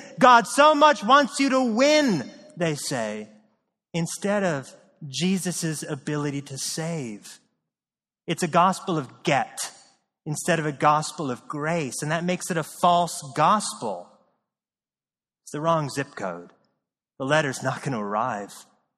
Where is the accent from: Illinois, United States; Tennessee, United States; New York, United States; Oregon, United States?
Oregon, United States; I grew up in Oregon, by the way, a huge, huge Mormon territory.